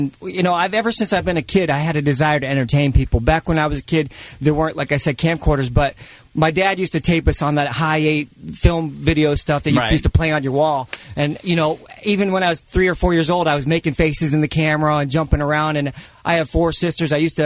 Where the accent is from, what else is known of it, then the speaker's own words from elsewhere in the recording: Canton, Ohio, United States; I grew up in the Canton area, where the home of the Hall of Fame is.